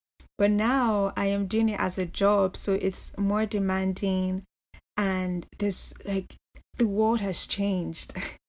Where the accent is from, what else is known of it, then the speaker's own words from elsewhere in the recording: Nigeria; moved away; So I'm growing up in Nigeria and I'm just like, these are my goals. I didn't feel like I could achieve them in Nigeria. So I always had this mentality or this thinking that I am moving out.